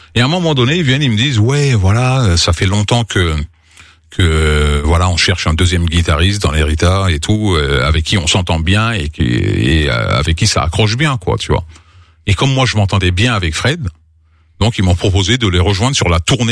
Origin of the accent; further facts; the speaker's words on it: Garges-lès-Gonesse, Île-de-France, France; comme j'ai grandi à Garges, j'étais à l'école avec Kenzie aussi